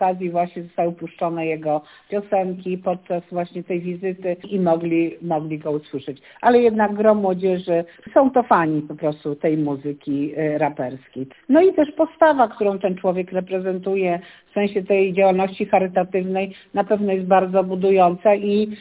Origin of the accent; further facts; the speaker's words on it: Masovian Voivodeship, Poland; ja jako dyrektor pochodzę z Mazowsza